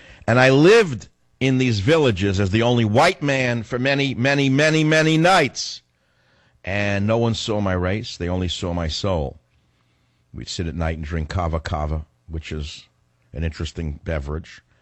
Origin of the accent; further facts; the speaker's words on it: New York, United States; And remember, I come from New York where there are many races